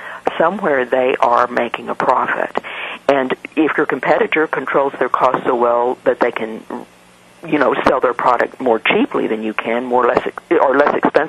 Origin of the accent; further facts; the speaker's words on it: Missouri, United States; because I'm from Missouri and you have to show me